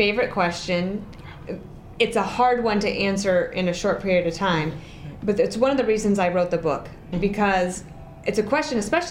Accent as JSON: {"language": "English", "region": "Wyoming", "country": "United States", "tie": "born or raised there", "said": "And when I say, no, I grew up in Wyoming, they think, oh, she knew the Cheneys."}